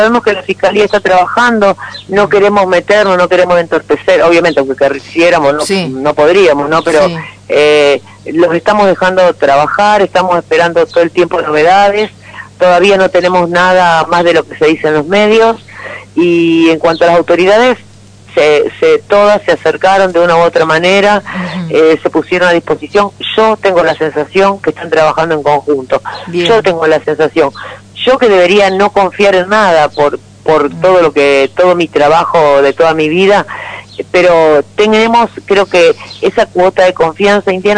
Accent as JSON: {"language": "Spanish", "town": "Fray Luis Beltrán", "region": "Santa Fe", "country": "Argentina", "said": "Sí, y, yo soy de ahí."}